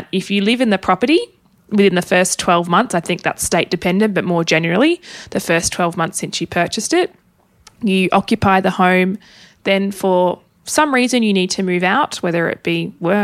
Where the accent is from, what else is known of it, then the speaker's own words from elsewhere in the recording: Tasmania, Australia; I am originally from Tassie.